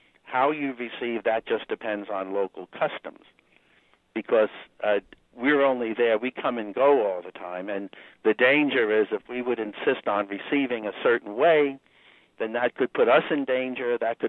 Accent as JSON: {"language": "English", "town": "Long Island", "region": "New York", "country": "United States", "said": "I'm from Long Island, like I said"}